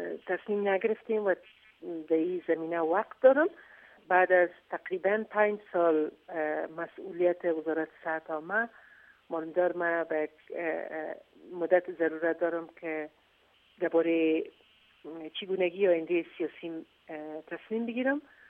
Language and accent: Persian; Afghanistan; نه تنها خودم بلکه اولادم و خانواده‌ام در اینجا زندگی میکنن، تصمیمی را که از افغانستان برم بیرون ندارم، وطنم دوست دارم.